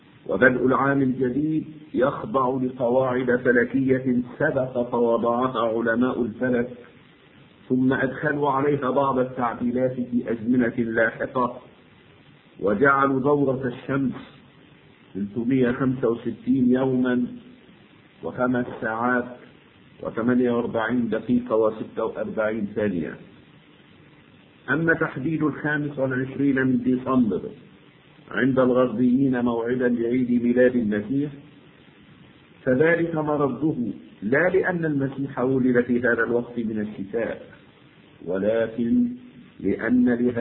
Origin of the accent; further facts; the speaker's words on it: Egypt; أعاد الله أمثال هذا اليوم على بلدنا مصر وبلاد الشرق الأوسط وسائر بلاد المعمورة بالخير والسلام والبركات